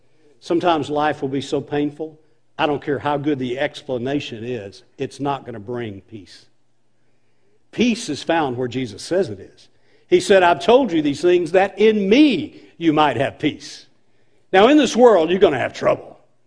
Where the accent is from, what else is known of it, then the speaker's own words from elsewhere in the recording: Alabama, United States; I grew up in Alabama in the 60s, and I saw so much social injustice. Man, it was a very racially charged time.